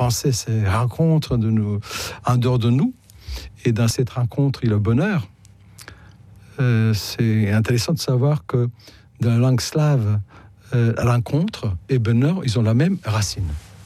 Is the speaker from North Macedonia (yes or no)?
yes; North Macedonia; moved away as an adult; also born or lived in Skopje; now in France; je suis originaire de la Yougoslavie. Je me définis toujours comme yougoslave parce que je suis né en 1961. Et après avoir fait mes études ici à Skopje, qui est maintenant la capitale de ce qu'on appelle la Macédoine du Nord